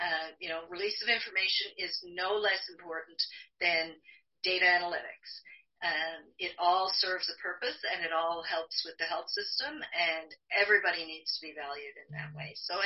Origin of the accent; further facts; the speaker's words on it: Newfoundland and Labrador, Canada; accent: Newfoundland; I do try and keep my Newfoundland accent down a bit, but occasionally when I get excited, it does come out.